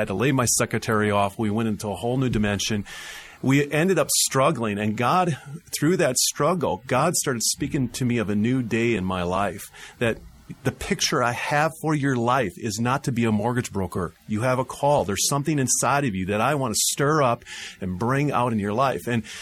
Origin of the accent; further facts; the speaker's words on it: Montana, United States; We're both from Montana, and we both had gone there because of the things that we had seen.